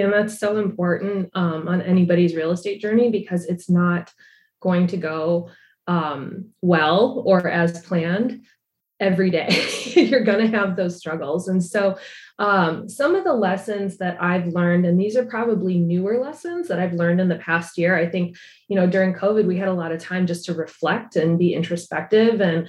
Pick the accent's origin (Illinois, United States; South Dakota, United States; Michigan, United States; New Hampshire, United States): Illinois, United States; Chicago; I am from Chicago originally and live here now with my husband.